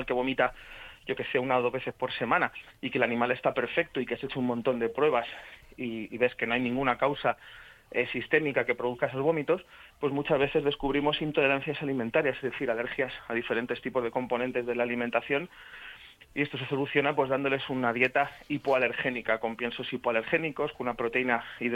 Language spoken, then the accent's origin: Spanish; Panama; born there; comparto que los dos nacimos en Panamá, somos hispano-panameños los dos